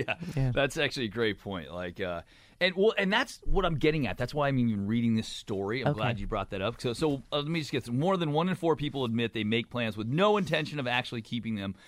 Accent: California, United States; Because I grew up in the Bay Area and I'm a skier, a weekend skier

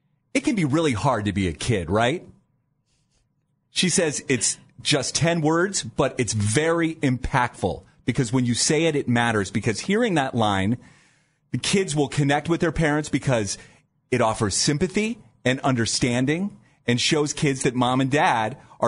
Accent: Dover, Ohio, United States; when I was growing up in the Dover, New Philadelphia area, it was the skate place, all right?

